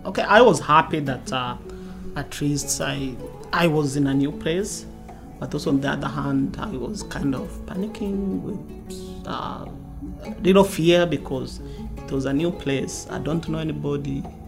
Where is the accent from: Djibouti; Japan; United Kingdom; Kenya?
Kenya; Kakuma, Turkana County; also born or lived in Rwanda; now in United States; I was born in Rwanda, but I grew up in Kenya, that is in East Africa, as a refugee in Kakuma refugee camp.